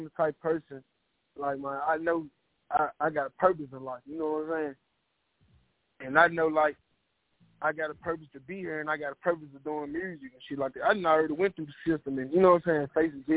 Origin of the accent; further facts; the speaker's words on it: Memphis, Tennessee, United States; And shit, I'm from Memphis, Tennessee.